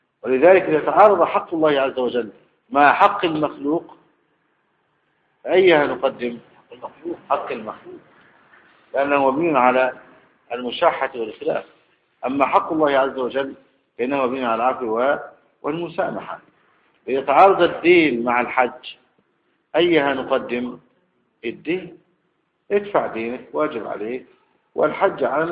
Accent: Egypt; وما يقوم مقامهما من الجنيهات في بلادنا مصر

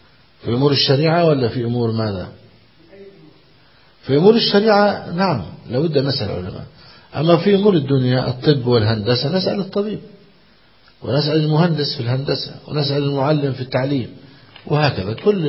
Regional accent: Egypt; الحمد لله الذي عافانا وعافى بلادنا مصر من هذه الفتنة

